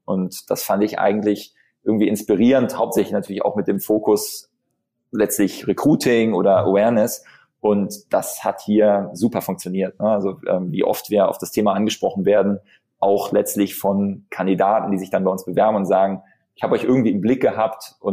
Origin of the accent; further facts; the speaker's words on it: Bonn, North Rhine-Westphalia, Germany; ich bin Bonner, ja, ich bin in Bonn geboren hier